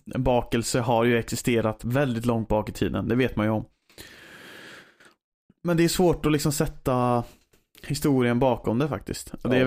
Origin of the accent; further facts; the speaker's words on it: Västra Götaland County, Sweden; Och jag är ju från Bohuslän faktiskt.